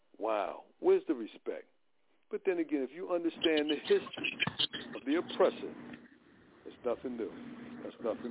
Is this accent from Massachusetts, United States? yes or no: no; Newark, New Jersey, United States; I had roaches. I'm from Newark. Not saying everybody in Newark has roaches.